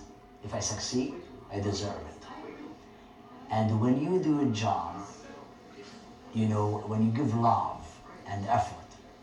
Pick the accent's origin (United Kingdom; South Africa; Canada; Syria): Syria; English is a second language; moved away as an adult; now in United States; I'm originally from Syria.